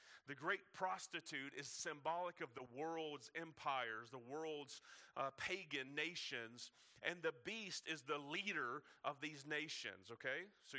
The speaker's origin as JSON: {"language": "English", "town": "Watertown", "country": "United States", "tie": "born there", "said": "I was born in a modern day Bethlehem. I was born in Watertown. Some of y'all are giggling already because you know what I'm talking about. Nothing wrong with Watertown, but that's where I was born."}